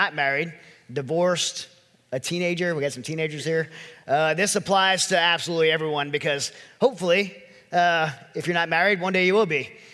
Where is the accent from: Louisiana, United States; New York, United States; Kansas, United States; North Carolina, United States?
Louisiana, United States; I'm from Louisiana again, so this California blonde hair girl